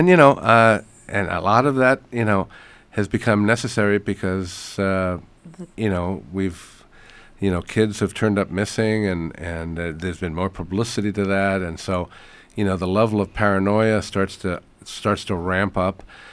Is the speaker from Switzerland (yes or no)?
no; Puerto Rico; I grew up in Puerto Rico in the 60s